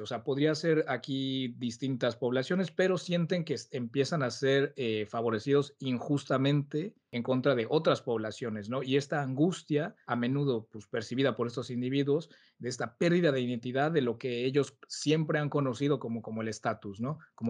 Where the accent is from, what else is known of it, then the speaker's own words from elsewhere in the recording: United States; pero al mismo tiempo nací en Estados Unidos, llevo toda mi vida viviendo aquí y regreso a México y tampoco me siento que pertenezco